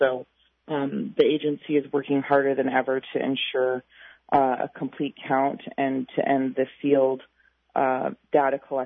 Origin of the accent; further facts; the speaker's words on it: Bethel, Alaska, United States; I would love it if my hometown of Bethel could be the first community in Alaska to get 100% participation rate.